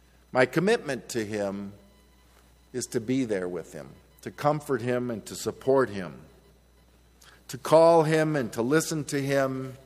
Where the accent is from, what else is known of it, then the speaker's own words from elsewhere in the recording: Beloit, United States; a buddy of mine who I grew up with in Beloit at the First Presbyterian Church there